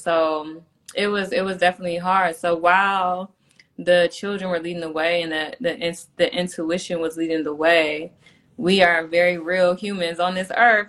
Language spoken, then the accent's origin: English; Cleveland, Ohio, United States; It was at the Movement for Black Lives convening in Cleveland, which was, we were in my hometown